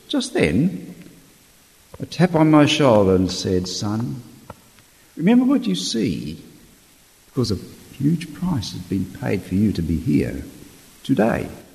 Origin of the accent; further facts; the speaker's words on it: Australia; I'm the oldest, I'm the greyest, and I'm Australian.